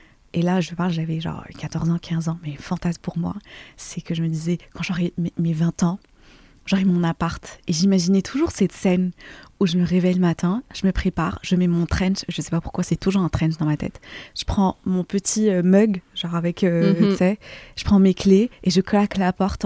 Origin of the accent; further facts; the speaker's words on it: Morocco; moved away as an adult; moi j'ai grandi du coup au Maroc. Et donc, j'ai fait mes études au Maroc et tout et tout.